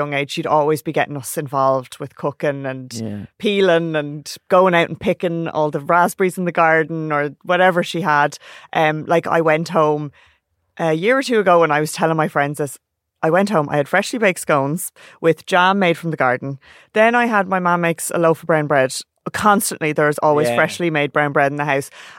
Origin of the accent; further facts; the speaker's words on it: Arklow, Leinster, Ireland; No, I'm from Arklow, County Wicklow. The border between Wicklow, Wexford.